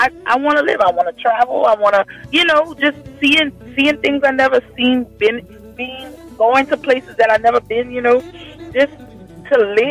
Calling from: Opelousas, Louisiana, United States; Opelousas, Louisiana.

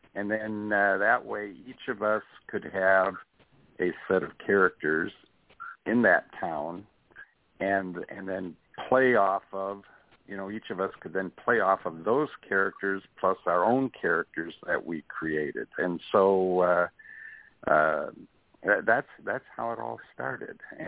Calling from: Katy, Texas, United States; I'm calling from Katy, Texas.

